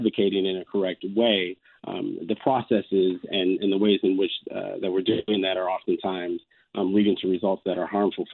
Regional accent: Minneapolis, Minnesota, United States

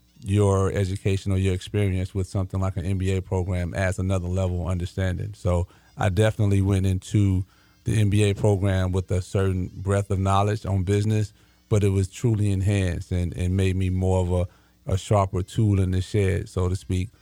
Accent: Alabama, United States; now in Atlanta, United States; But at heart, I'm a country boy, so I love being down south. I'm from Alabama, and my family, most of them are in Alabama still.

